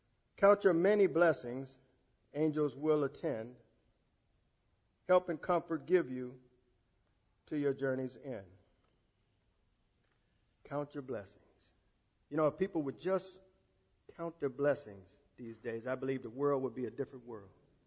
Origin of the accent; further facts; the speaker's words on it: Benton Harbor, Michigan, United States; when I was growing up in Benton Harbor, it wasn't easy for me at all being a mixed person.